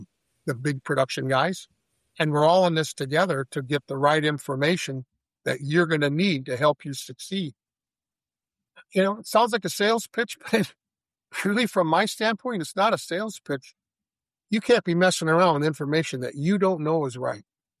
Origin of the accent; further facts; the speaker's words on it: Winona, Minnesota, United States; I grew up in Winona, Minnesota, right on the river.